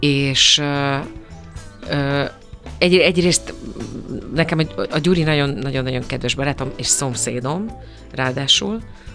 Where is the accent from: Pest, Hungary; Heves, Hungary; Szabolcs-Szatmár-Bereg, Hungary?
Heves, Hungary; Eger; also born or lived in Szentes; hogy egri lány vagyok, ott születtem, nekünk ugye ott a szőlő volt a prioritás